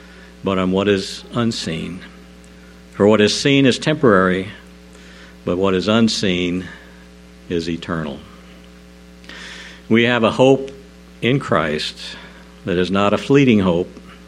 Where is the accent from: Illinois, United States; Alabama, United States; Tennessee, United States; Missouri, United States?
Missouri, United States; Rolla; we're from Rolla, and Route 66 goes right through Rolla.